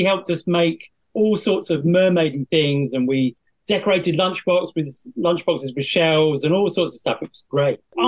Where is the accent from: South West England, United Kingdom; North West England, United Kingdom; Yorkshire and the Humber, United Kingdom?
South West England, United Kingdom; Well, I think fundamentally we are Cornish treasure hunters, so we've got to say the best place to find treasure is Cornwall, surely.